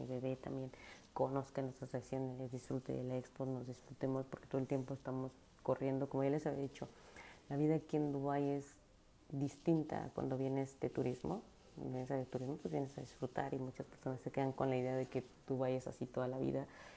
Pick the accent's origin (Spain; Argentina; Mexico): Mexico; now in United Arab Emirates; yo quiero compartirles mi vivencia aquí como mexicana, trabajando, casada, con familia